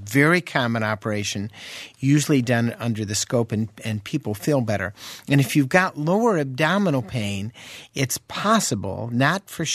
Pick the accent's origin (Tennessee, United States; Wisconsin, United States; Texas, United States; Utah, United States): Wisconsin, United States; I mean, I'm from Wisconsin. I could say milk and yogurt are part of the diet.